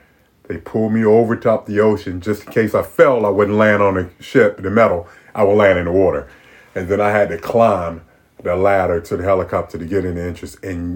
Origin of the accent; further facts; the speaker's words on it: Oak Grove, Virginia, United States; I'm actually from this area, from Oak Grove. I was born in Fredericksburg